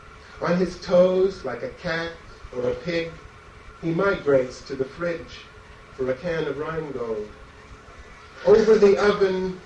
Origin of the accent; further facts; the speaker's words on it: New York, United States; I should say at this point that these poems are in some way dedicated to New York, which is my hometown.